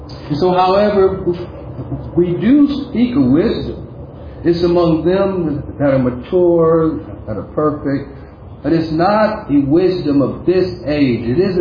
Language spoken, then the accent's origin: English; California, United States; I'm from the Bay Area. It's the home of Apple. It's the home of Google. It's the home of Facebook.